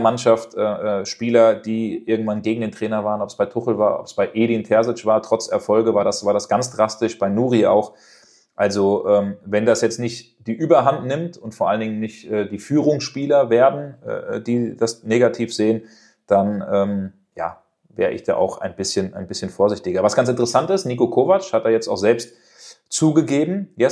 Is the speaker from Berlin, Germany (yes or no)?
no; Frankfurt, Hesse, Germany; born there; weil ich da immer ein Auge als gebürtiger Frankfurter natürlich hinwerfe